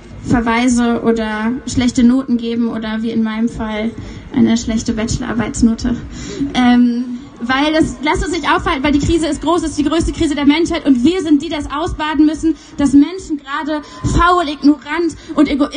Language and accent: German; Hamburg, Germany; ich bin eine von den vielen Leuten, die das Fridays for Future in Deutschland mitorganisieren. Ich komme auch aus Hamburg und bin gerade total froh, hier in meiner Heimatstadt zu sein mit euch. Normalerweise streike ich in Berlin.